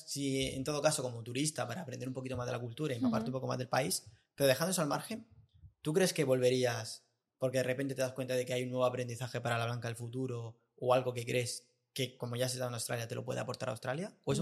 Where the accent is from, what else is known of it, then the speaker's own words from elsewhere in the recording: Region of Murcia, Spain; Hombre, existe. Mi tierra, la amo.